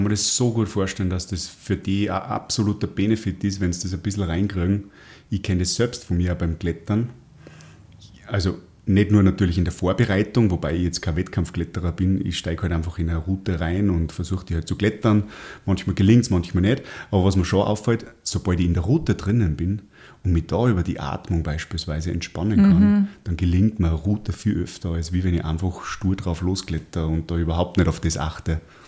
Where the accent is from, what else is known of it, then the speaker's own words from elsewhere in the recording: Salzburg, Austria; Ja, können wir ja bei uns in Salzburg in meinen Almkanal gehen.